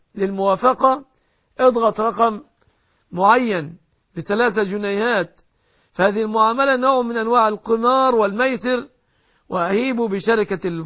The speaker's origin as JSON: {"language": "Arabic", "country": "Egypt", "said": "بلادنا مصر"}